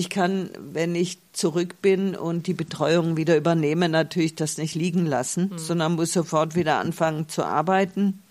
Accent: Tuttlingen, Baden-Württemberg, Germany; born there; moved away as an adult; Also es ist zumindest mehr Heimat als jetzt irgendein anderer Ort oder Tuttlingen, wo ich geboren bin, weil dort war ich nur 18 Jahre, hier bin ich bald 30 dieses Jahr, 30 Jahre.

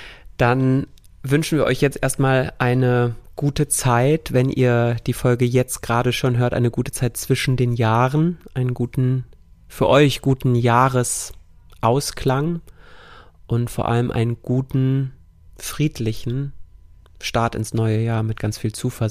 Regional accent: North Rhine-Westphalia, Germany

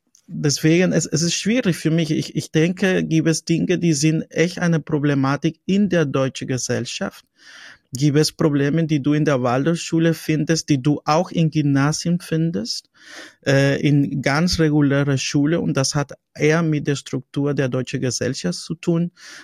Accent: Colombia; weil ich als Lateinamerikaner, als Kolumbianer ein völlig anderes Bild der Waldorfpädagogik habe

